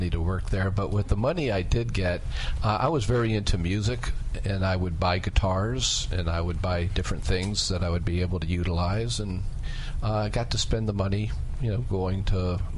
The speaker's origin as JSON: {"language": "English", "town": "Kensington", "region": "Maryland", "country": "United States", "tie": "born or raised there", "said": "Yeah, I grew up in Kensington, Maryland, and our family had a business they started in 1948, which was a small furniture and appliance store."}